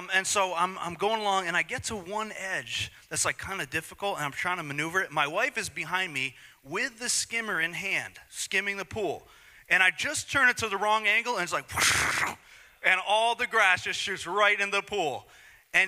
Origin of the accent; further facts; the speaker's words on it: Long Island, New York, United States; Now, we're from Long Island. We've been youth pastors and young adult pastors in Long Island for the last 11 years.